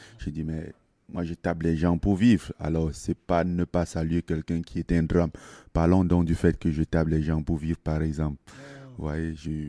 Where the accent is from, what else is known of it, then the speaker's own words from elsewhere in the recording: Cameroon; Je suis né au Cameroun, j'ai grandi au Cameroun.